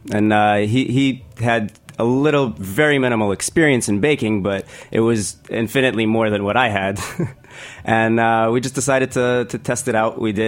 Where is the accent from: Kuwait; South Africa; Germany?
Kuwait; moved away as an adult; also born or lived in Washington, D.C.; now in New York City, United States; So I'm originally Lebanese, but born and raised in Kuwait. I moved here to the U.S. for college, came to GW in D.C., lived there for about 5 years before I decided to make the move to New York.